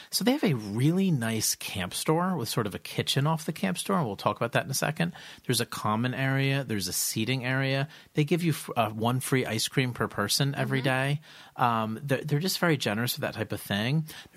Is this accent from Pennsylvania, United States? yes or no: no; New Jersey, United States; Now, our geography is that we are from New Jersey.